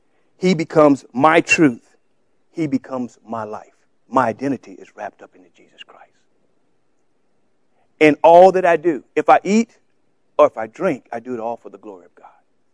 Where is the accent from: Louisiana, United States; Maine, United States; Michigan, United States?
Louisiana, United States; In Buffalo, I'm from Louisiana.